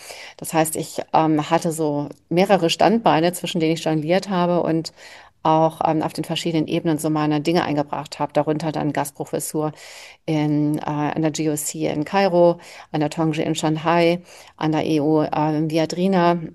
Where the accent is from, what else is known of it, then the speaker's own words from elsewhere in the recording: Germany; Ich bin hochemotional und das trägt und leitet mich auch als Rheinländerin